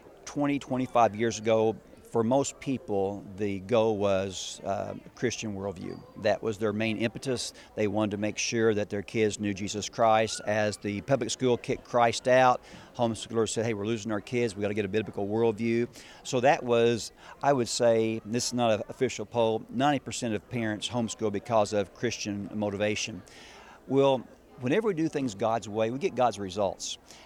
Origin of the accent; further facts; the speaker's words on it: Illinois, United States; Like I say, we're from Southern Illinois. We don't see the things that you see in Chicago